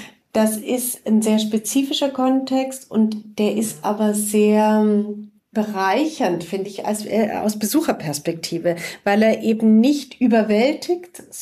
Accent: Munich, Bavaria, Germany; Aber tatsächlich bin ich geboren und aufgewachsen erst zunächst in München. Und auch mit die Familie meiner Mutter kommt ursprünglich aus Halle.

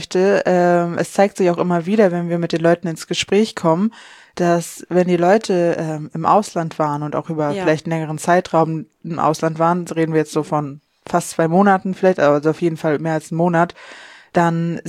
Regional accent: Mecklenburg-Vorpommern, Germany; Ja, ich komme aus Vorpommern

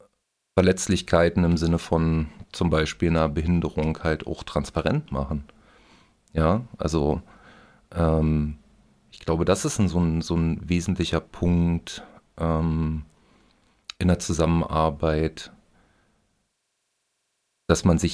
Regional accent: Berlin, Germany; Ich bin gebürtiger Berliner, richtig. Sogar Ostberliner. Also so eine Art Migrationshintergrund als alter DDR-Bürger.

